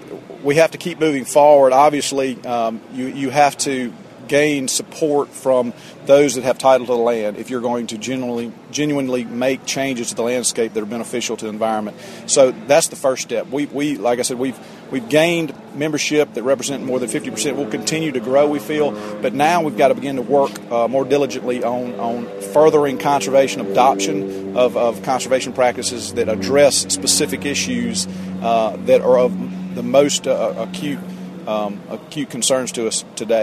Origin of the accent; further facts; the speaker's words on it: Mississippi, United States; Well, I'm from Mississippi and from here in the Mississippi Delta region